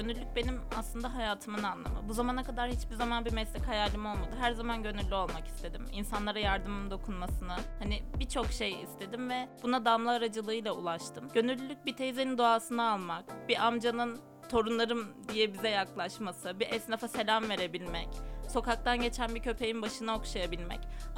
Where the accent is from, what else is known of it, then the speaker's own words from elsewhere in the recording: Nevşehir, Turkey; Aslen Nevşehirliyim.